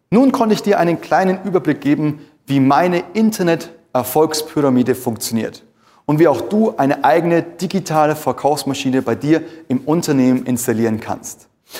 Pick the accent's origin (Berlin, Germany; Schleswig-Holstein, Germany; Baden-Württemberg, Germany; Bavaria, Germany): Bavaria, Germany; Munich; Ich würde wahrscheinlich als Münchner eingeben, wo bekomme ich frische Schwammerl her?